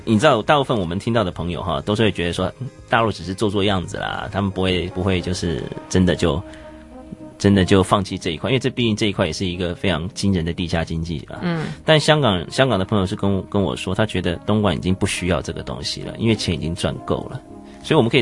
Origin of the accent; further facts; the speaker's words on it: Taiwan; 身为一个台湾人，我也是真的不习惯这边啊